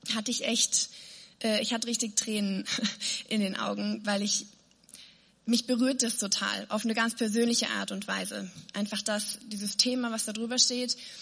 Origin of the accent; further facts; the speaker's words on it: North Rhine-Westphalia, Germany; ich bin ja kein Ruhrpöttler, ich bin Rheinländer, das sehen wir, das ist ein Unterschied. Düsseldorfer Grenze und dann fängt das Ruhrgebiet an.